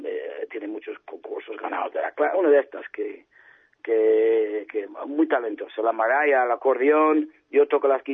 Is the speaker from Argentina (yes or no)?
no; Asturias, Spain; Hombre, venimos de Asturias, hay cierta, no damos la espalda a la cuestión celta.